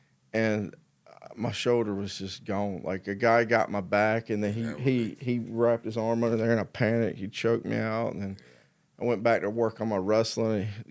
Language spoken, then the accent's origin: English; Clover, South Carolina, United States; In Clover, South Carolina. It's right under Charlotte. I mean, we're like 30 minutes from Charlotte.